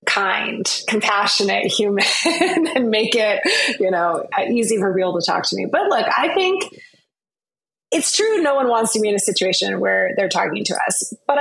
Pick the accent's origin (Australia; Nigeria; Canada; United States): Canada; moved away as an adult; now in London, United Kingdom; I grew up in Canada. That was great. I moved to London.